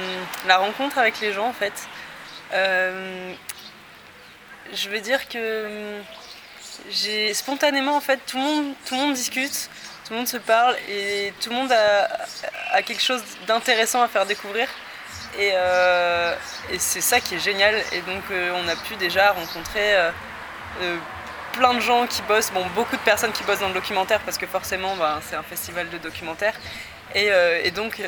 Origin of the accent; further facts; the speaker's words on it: Marseille, Provence-Alpes-Côte d'Azur, France; je viens de Marseille.